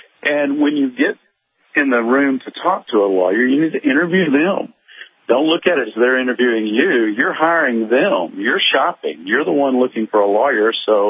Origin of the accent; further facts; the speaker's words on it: Texas, United States; There's like 90,000 in my home state of Texas.